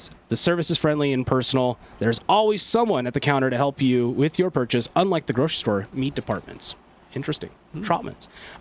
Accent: Oregon, United States; I'm from the West Coast. I'm from Oregon.

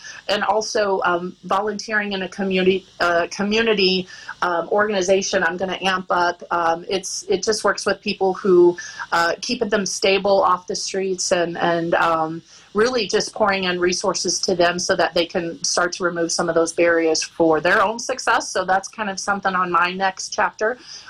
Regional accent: Missouri, United States; because I was from Missouri and I hadn't followed Nebraska until I was recruited.

